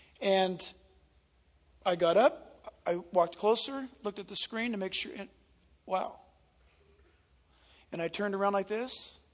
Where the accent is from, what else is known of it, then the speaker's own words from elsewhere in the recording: San Diego, California, United States; Or let's go storm Newport Beach or my hometown, San Diego.